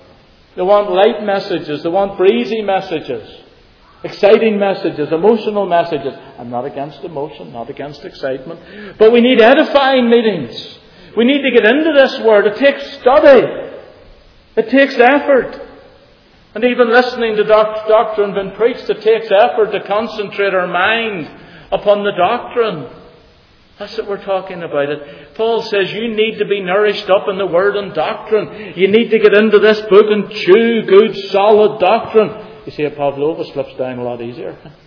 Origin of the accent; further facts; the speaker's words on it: Belfast, Northern Ireland, United Kingdom; I grew up in Belfast.